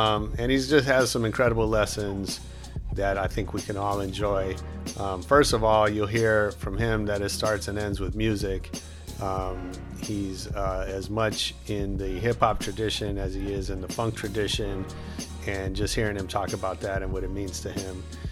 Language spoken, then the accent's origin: English; San Francisco Bay Area, California, United States; If you don't know, I grew up in the Bay, bumping … since the mid-80s.